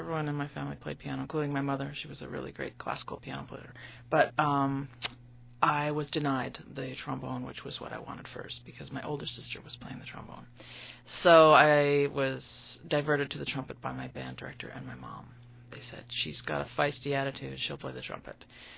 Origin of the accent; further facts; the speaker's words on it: British Columbia, Canada; We had great band programs in the schools I grew up in on Vancouver Island.